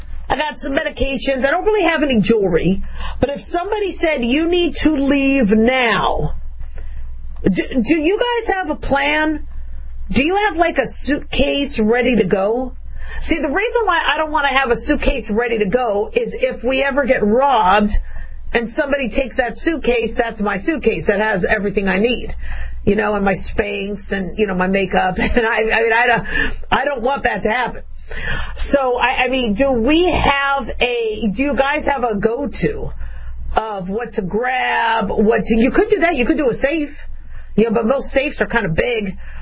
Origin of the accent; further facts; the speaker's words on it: California, United States; now in Nevada, United States; And I'm from California. I love California, but people flee the politics and the taxes and things like that.